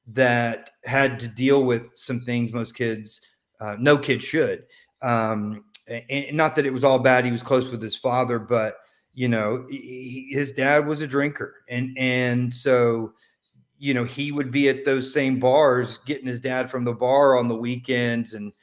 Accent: Tampa, Florida, United States; born there; So I was born in Tampa.

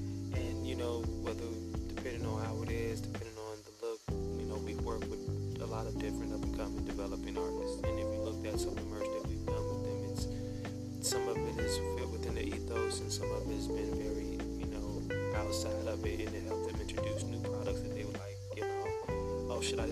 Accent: Chicago, Illinois, United States; You know, I'm from Chicago. For all the people that don't know, Wild Honey Southside, 103rd, 106, 107. Yeah, from there, Roseland, baby.

